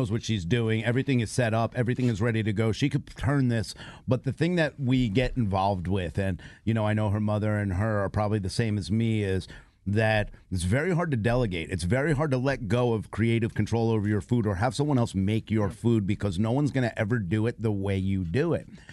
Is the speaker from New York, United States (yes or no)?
yes; New York, United States; The other good thing is I'm Italian and I'm from New York.